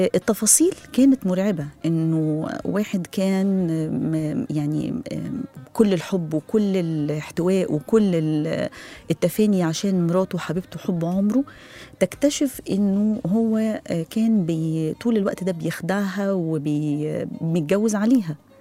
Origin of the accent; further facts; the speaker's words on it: Egypt; لأنه إحنا بطبيعتنا كمصريين إحنا متعودين على شكل الأسرة